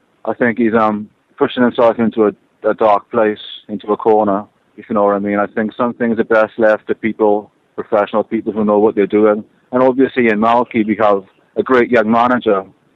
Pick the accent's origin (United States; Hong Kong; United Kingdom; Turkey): United Kingdom; Wales; You know, playing in red isn't such a bad thing, especially being Welsh, just our national colour.